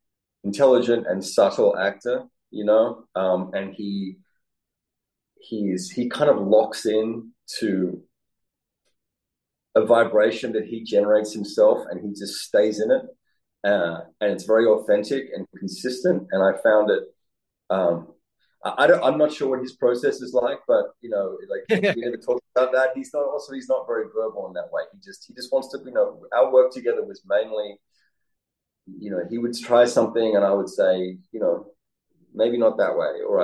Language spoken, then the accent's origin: English; Australia; now in United States; I live in America. I'm Australian, but I live in America. I've been here for a while.